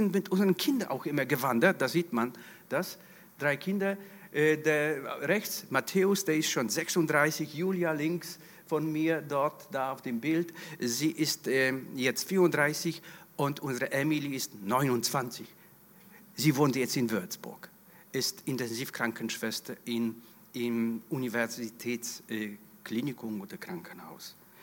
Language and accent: German; Tarnów, Lesser Poland, Poland; now in Germany; Wir kommen beide ursprünglich aus Polen, aus der gleichen Stadt, Tarnów bei Krakau. Und ich war früher katholischer Priester nach der ganzen Ausbildung und war auch war in Polen Priester. Auch hier bin nach Deutschland als Missionar gekommen